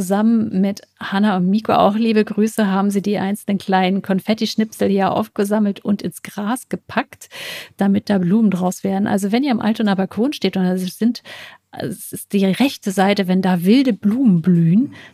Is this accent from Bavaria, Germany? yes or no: no; Hamburg, Germany